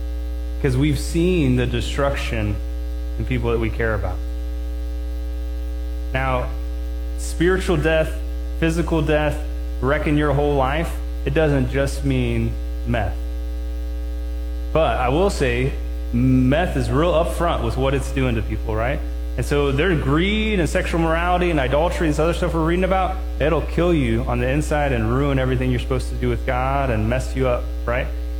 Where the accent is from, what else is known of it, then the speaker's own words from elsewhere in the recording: Midwest, United States; I think growing up in the Midwest, I think people get this general idea that, like, Jesus is always there.